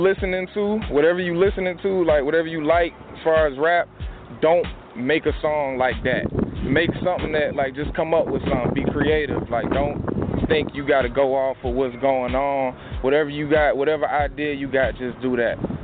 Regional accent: Atlanta, Georgia, United States; My family's from up top, but I was raised in Atlanta.

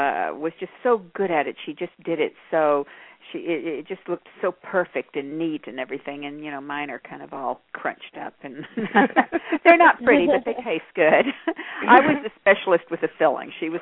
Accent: Texas, United States; Well, we were both from we are both from Texas, and we both came out here about the same time.

